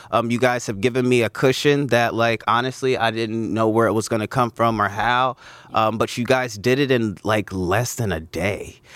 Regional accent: Ohio, United States; I'm from Ohio, and we started at the beginning of October.

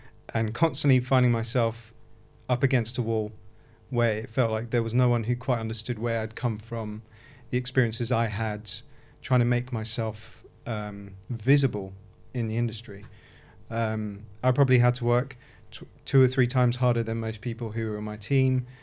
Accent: United Kingdom; myself as a British Iraqi man to be a representation for the next Arab, Asian, whatever you name it, person

